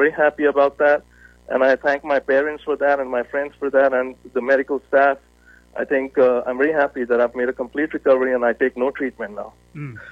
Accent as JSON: {"language": "English", "country": "India", "tie": "born or raised there", "also_born_or_lived": "Massachusetts", "moved": "as an adult", "lives_now": "Dallas, United States", "said": "I grew up in India, mm-hmm. where my family relocated to when I was about 4.5 years old. And as soon as I completed my undergrad, I relocated back home to Massachusetts"}